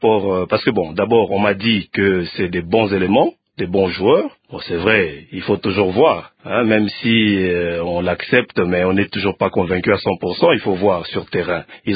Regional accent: Kinshasa, DR Congo; je suis natif de Kinshasa, mais bon, je suis originaire de là.

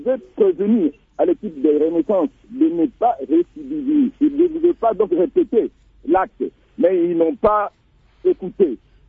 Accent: Goma, North Kivu, DR Congo; now in Bunia, DR Congo; Je suis à Bounia. Je suis de Goma, vous le savez. Pour le moment, je suis à Bounia.

